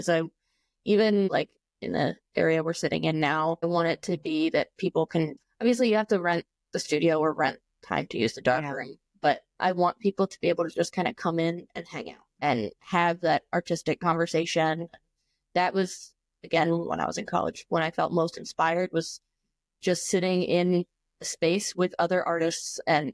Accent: New Jersey, United States; So I'm from New Jersey. I went to undergrad on Long Island, and then I did graduate school back in New Jersey.

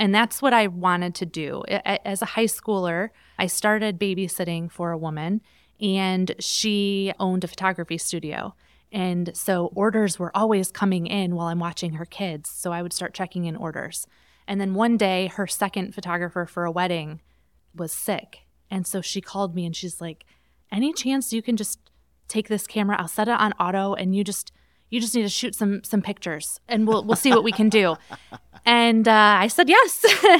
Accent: Port Huron, Michigan, United States; I grew up right here in Port Huron.

